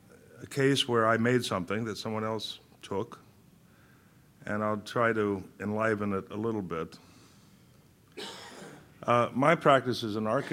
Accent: United States; because I guess being an American, I still believe in the autonomy in some way of individuals

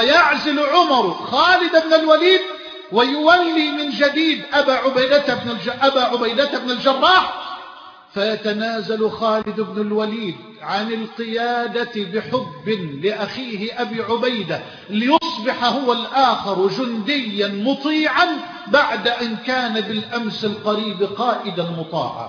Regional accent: Egypt; اللهم اجعل بلدنا مصر أمنا أمانا سخاء رخاء

